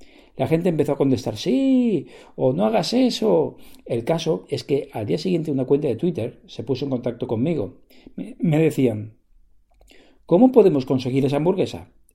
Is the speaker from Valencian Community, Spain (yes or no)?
yes; Alicante, Valencian Community, Spain; No hace mucho vine desde el norte de España con unos amigos a mi tierra, Alicante.